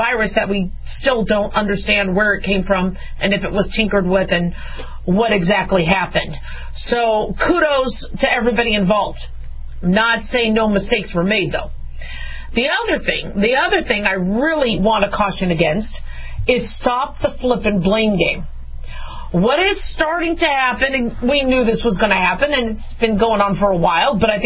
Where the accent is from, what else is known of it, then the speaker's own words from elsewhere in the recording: United States; not only as a physician, but as a mom and as an American.